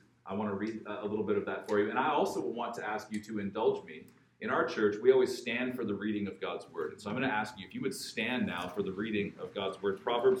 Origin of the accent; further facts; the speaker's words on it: Alberta, Canada; now in Vancouver, Canada; I grew up in Alberta. I live in the city of Vancouver.